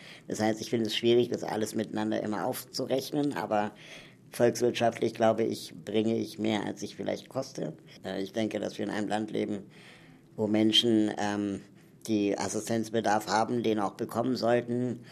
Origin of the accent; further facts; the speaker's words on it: Berlin, Germany; ich komme aus Berlin, bin 33 Jahre alt